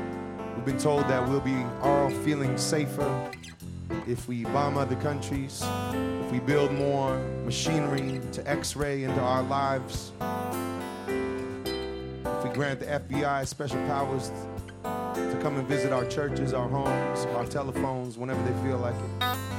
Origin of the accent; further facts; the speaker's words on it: United States; all the things that I had learned about Cuba growing up in America